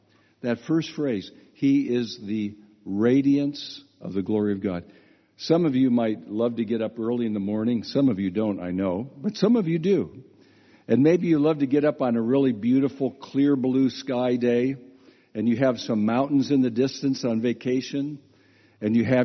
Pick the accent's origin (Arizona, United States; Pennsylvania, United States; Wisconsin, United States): Pennsylvania, United States; Philadelphia; Now, I come from Philadelphia.